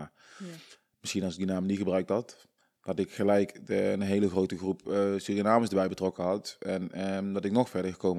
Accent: North Brabant, Netherlands; accent: Brabants; Ja, ik praat Brabants, dus ja. De naam, en ik kom uit Brabant. Ik ben een donkere jongen, Surinaamse roots.

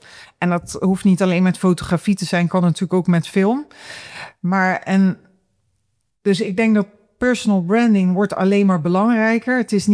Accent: Zeeland, Netherlands; born there; moved away as an adult; now in Amsterdam, Netherlands; ik ben in Zeeuws-Vlaanderen geboren met Brabantse ouders. En ik ben toen ik 25 was, ben ik naar Amsterdam verhuisd.

